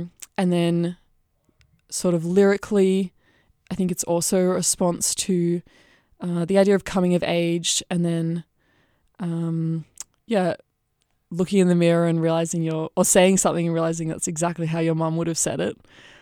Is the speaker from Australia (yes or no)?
yes; Australia; especially as an Australian, I think.